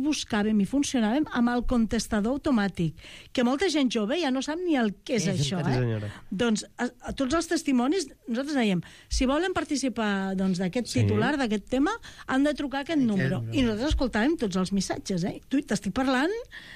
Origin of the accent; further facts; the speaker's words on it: Lleida, Catalonia, Spain; Sí, perquè jo sóc de poble, sóc de Lleida, però també sóc de poble per part de la meva mare